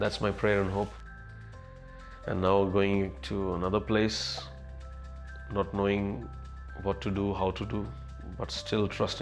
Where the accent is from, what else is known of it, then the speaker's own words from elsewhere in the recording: Dabwali, Haryana, India; In 2014, you know, while we were in my hometown, Dabwali, we had like 15 house churches